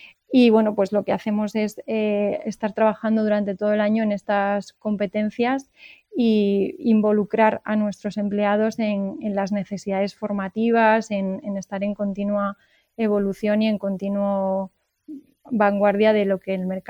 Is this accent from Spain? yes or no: yes; Salamanca, Castile and León, Spain; now in Madrid, Spain; Estudié en Salamanca, que es de donde yo soy, en la universidad, y luego en un máster especializado en recursos humanos. Y hace 10 años, bueno, pues me vine aquí a Madrid a probar suerte